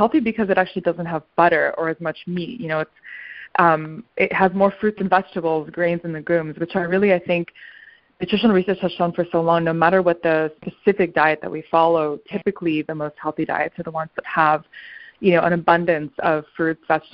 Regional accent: Toronto, Ontario, Canada; also born or lived in Boston / Paris / Tel Aviv; I grew up in Toronto. I've lived in Boston. I've lived in Paris. I've lived in Tel Aviv.

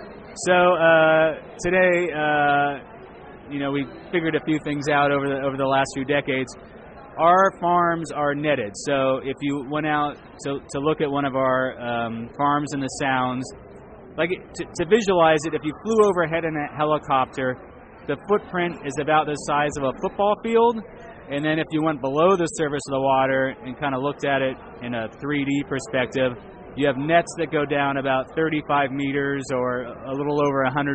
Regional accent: United States; I am an American, but I do happen to work for a New Zealand-based company

